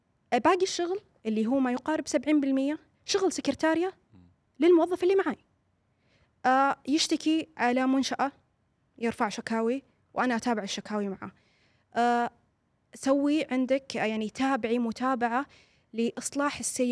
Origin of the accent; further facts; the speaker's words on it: Saudi Arabia; ولكن أنا سعودية وفي بلدي، ما أجي أشتغل تحتك